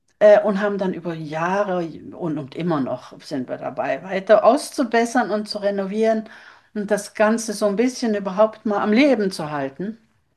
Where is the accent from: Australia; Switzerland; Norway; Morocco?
Norway; Southern Norway; Also gerade im Süden, wo ich herkomme, das ist so sozusagen die norwegische Côte d'Azur